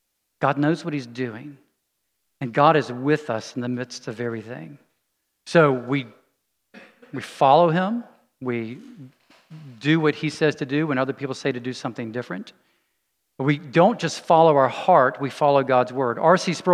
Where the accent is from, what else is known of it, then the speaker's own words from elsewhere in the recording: United States; I have this thing I grew up with in the United States.